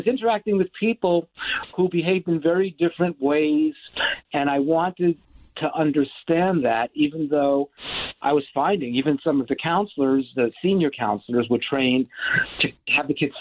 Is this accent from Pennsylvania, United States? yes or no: no; New York City, New York, United States; I was a kid growing up in New York City and in a lower middle class family